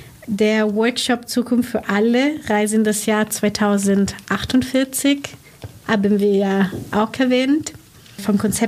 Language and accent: German; Italy; Ich bin in Italien geboren und groß geworden, aber zum Teil dort studiert, in Venedig, zum Teil in Berlin, in Peking und bin dann aber für meinen Master in die Niederlande gezogen